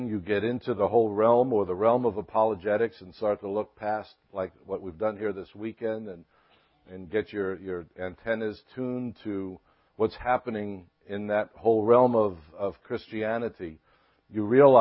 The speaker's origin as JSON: {"language": "English", "town": "Brooklyn", "region": "New York", "country": "United States", "tie": "born or raised there", "said": "I grew up in Brooklyn, New York, and then went to Vietnam."}